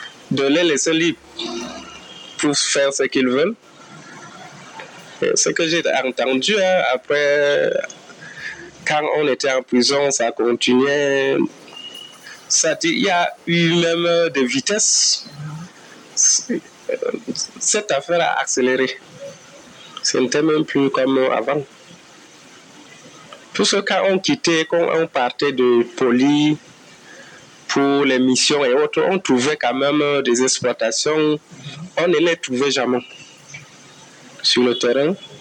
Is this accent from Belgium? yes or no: no; Djefatou, North, Cameroon; born there; Bon, je suis né à Djefatou.